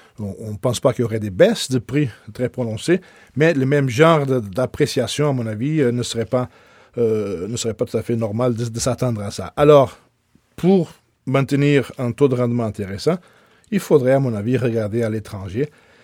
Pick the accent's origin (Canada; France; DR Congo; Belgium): Canada; pendant que chez nous au Canada, les entreprises canadiennes en général